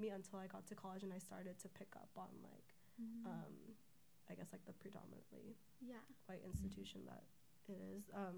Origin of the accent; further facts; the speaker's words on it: Lake Oswego, Oregon, United States; also born or lived in Diamond Bar, United States; I'm from Portland, but I'm from Lake Oswego, which is heavily populated with white folks.